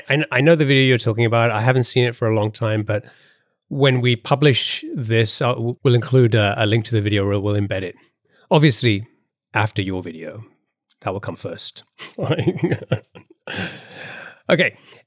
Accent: United Kingdom; accent: British; my British accent is still... can't shake it off completely.

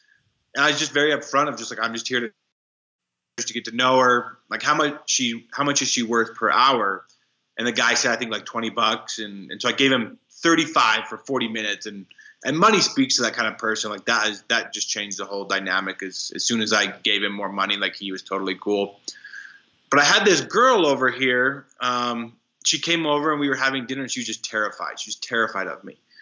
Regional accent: Wyoming, United States; I grew up in Wyoming, and so it's two very different worlds

